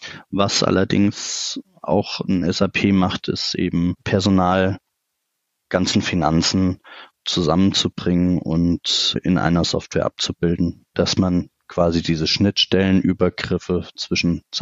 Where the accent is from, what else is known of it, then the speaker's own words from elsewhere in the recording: Hünfeld, Hesse, Germany; ich komme aus Hünfeld in der Nähe von Fulda